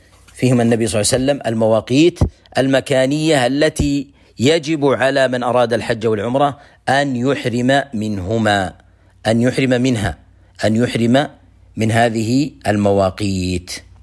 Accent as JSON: {"language": "Arabic", "country": "Saudi Arabia", "said": "أو أن الأنظمة سواء في بلده أو في بلدنا المملكة العربية السعودية"}